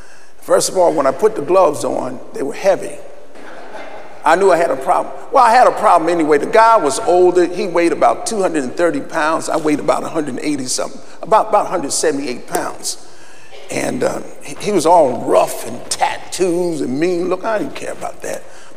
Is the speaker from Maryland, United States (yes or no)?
no; Philadelphia, Pennsylvania, United States; And so I went there with a reputation. I was from Philadelphia. I was 17.